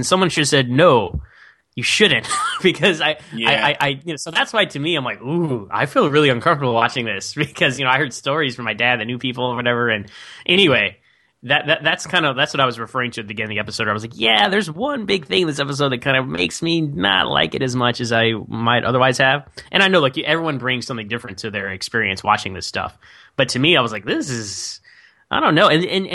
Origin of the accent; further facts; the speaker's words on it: Texas, United States; So for me personally, like, so I'm from Texas, America, right?